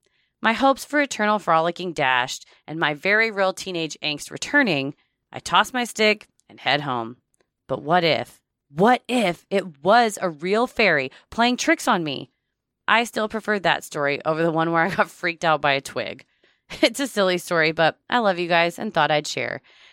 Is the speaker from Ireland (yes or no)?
yes; Ireland; As you can probably tell by my name, I'm Irish.